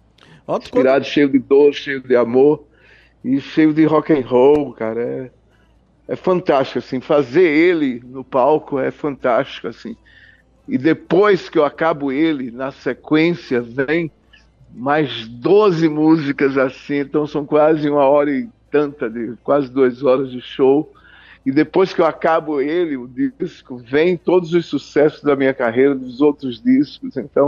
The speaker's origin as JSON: {"language": "Portuguese", "region": "Pernambuco", "country": "Brazil", "said": "Eu sou do interior de Pernambuco"}